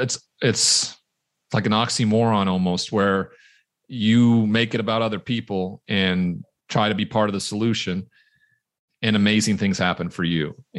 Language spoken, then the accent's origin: English; Montana, United States; Growing up in Montana in locker rooms, I never heard somebody say, I'm really hurting here.